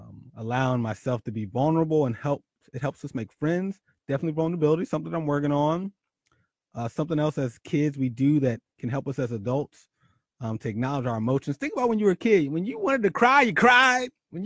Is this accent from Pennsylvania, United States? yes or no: yes; Philadelphia, Pennsylvania, United States; one of my other dreams was to be mayor of Philadelphia. Yep, mayor of Philadelphia, my hometown, such a bloody love.